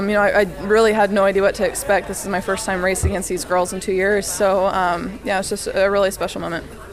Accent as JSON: {"language": "English", "region": "Indiana", "country": "United States", "said": "and I'm originally from Indiana, so it's really windy there"}